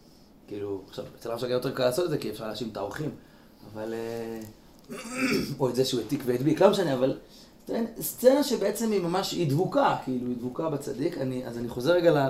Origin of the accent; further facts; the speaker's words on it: Jerusalem, Jerusalem District, Israel; גדלתי במקור חיים